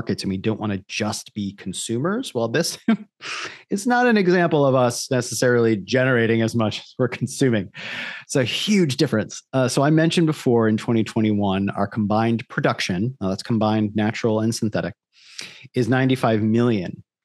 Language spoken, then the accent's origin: English; New York, United States; I grew up in New York State where we had probably a very particular sequence.